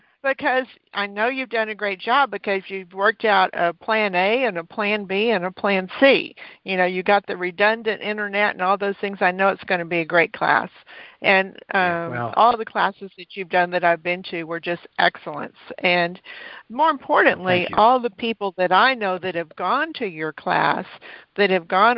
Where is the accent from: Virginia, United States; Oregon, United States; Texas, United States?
Texas, United States; moved away as an adult; Yeah, I'm from Texas. I haven't lived in Texas since 2010, but this is what the rules were whenever I lived there.